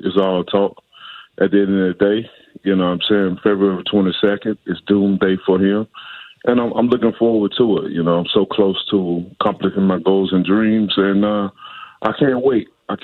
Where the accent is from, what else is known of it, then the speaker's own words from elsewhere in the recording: Tuscaloosa, Alabama, United States; Well, where I came from, it was all about football. Basketball. I'm from Tuscaloosa, Alabama. So, you know, as a child, that's all we saw.